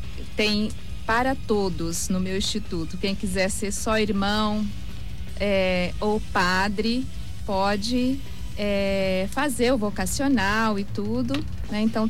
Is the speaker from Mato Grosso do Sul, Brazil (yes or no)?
yes; Dourados, Mato Grosso do Sul, Brazil; Eu sou daqui de Dourados mesmo. Minha família mora no Jardim Água Boa.